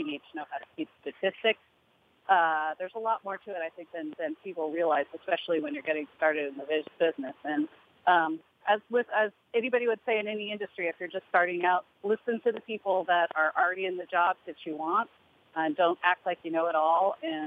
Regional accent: California, United States; I'm a Californian, so I was looking to get home

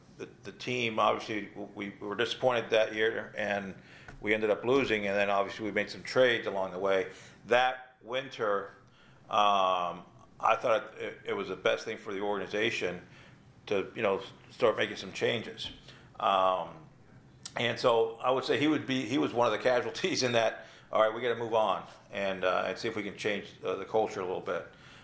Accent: Florida, United States; I am very proud about it in the sense that from where I came up, I grew up in South Florida.

